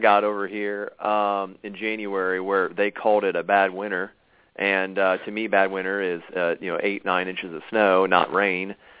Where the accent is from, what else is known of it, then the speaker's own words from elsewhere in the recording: Lima, Ohio, United States; Yeah, well, I'm originally from Ohio, in Lima, Ohio.